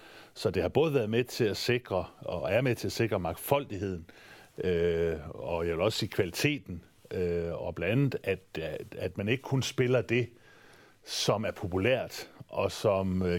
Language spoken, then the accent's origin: Danish; Mors, North Denmark Region, Denmark; der hvor jeg er født og opvokset på Mors på det tidspunkt